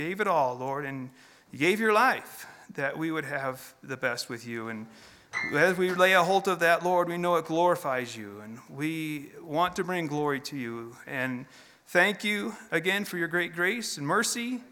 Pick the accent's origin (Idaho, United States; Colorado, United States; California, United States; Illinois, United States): Illinois, United States; Chicago; I'm from Chicago area, and come out here and I didn't know anything.